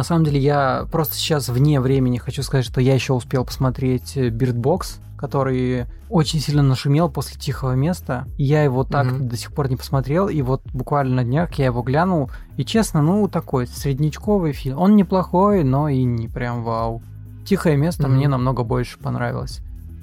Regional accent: Saint Petersburg, Russia; я просто человек из Петербурга

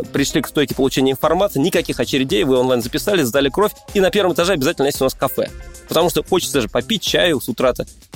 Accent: Moscow, Russia; Мы вообще, москвичи, уже про это не поняли практически.

